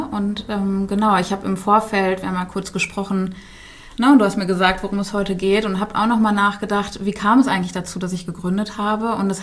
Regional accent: Bielefeld, North Rhine-Westphalia, Germany; ich bin 41 Jahre alt. Ich komme hier auch aus dem Raum Bielefeld

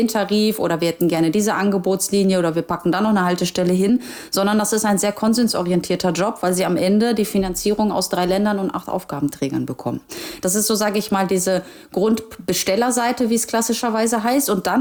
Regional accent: Gdansk, Pomeranian Voivodeship, Poland; born there; ich bin ja irgendwo auch gebürtige Hanseatin. Ne? Also wer das historisch verfolgt, weiß ja, dass Danzig ja auch irgendwann zu diesem Hanseverbund dazugehört hat.

